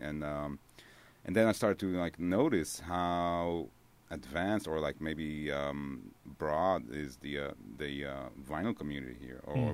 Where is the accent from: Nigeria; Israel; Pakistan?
Israel; English is a second language; moved away as an adult; now in Brooklyn, United States; I come from Israel. Like, I lived all my life in Israel.